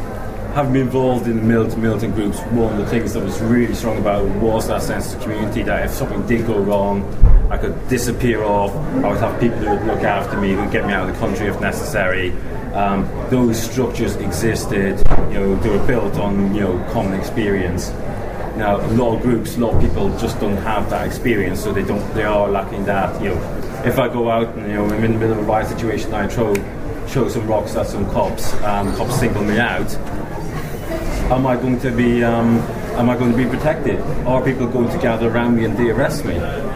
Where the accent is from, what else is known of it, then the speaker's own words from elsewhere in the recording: Northern Ireland, United Kingdom; I come from Northern Ireland